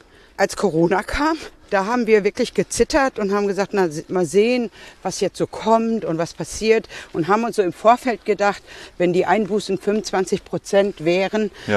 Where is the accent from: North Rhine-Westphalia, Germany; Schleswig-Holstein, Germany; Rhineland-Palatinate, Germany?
North Rhine-Westphalia, Germany; Marl; now in Bochum, Germany; Aus Mahl-Sinsen, genau. Und das hier waren so Strecken, die man als Kind 100 Mal nicht. Ich wohne aber jetzt schon seit vielen Jahren in Bochum.